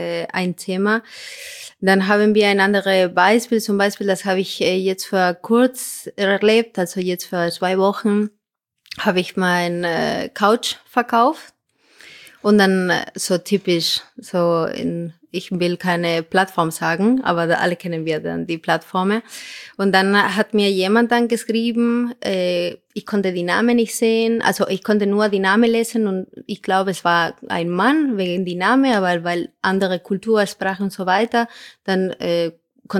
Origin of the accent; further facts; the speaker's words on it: Spain; German is a second language; sage ich als Spanier.